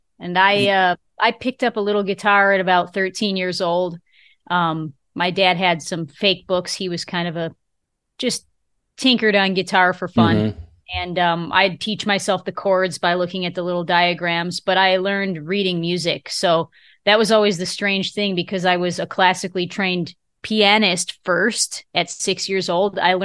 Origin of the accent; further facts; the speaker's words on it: Lewiston, New York, United States; I grew up in Western New York, about 30 minutes north of Buffalo in a town called Lewiston, New York. It's right on the Niagara River, where the Niagara River meets Lake Ontario.